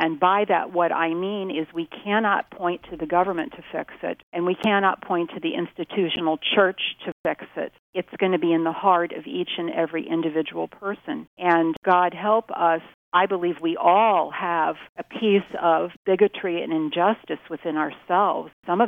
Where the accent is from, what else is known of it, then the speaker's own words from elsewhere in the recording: Fort Wayne, Indiana, United States; I grew up in Fort Wayne, Indiana, graduated from New Haven